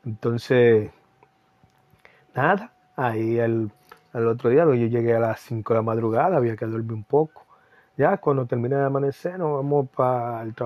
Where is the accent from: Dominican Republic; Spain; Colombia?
Dominican Republic; moved away as an adult; now in Chile; Soy nacionalidad dominicana y me vine para Chile en el 2011.